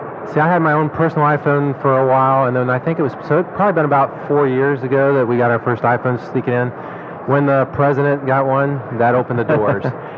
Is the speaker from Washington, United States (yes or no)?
no; Ohio, United States; No, I'm from Ohio.